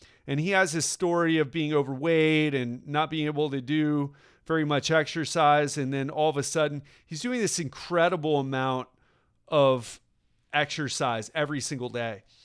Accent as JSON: {"language": "English", "town": "Miami", "region": "Florida", "country": "United States", "tie": "born or raised there", "said": "And it's going to be held right here in my hometown of Miami."}